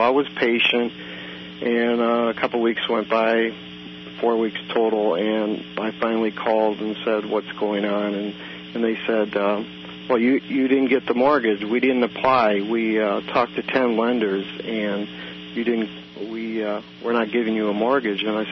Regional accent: Royal Oak, Michigan, United States; now in Arcata, United States; Yes, I am, from Royal Oak, Michigan. We moved here from Michigan 7 years ago.

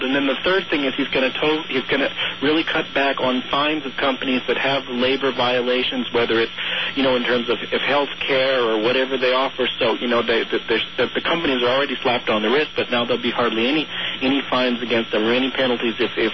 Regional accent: Connecticut, United States; I'm from Connecticut myself, but I can't stand the man

